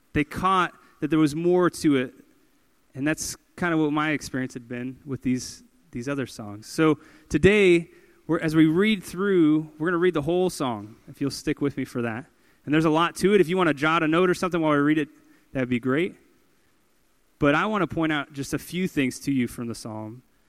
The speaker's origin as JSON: {"language": "English", "town": "Kansas City", "region": "Missouri", "country": "United States", "tie": "born or raised there", "said": "I grew up here in Kansas City"}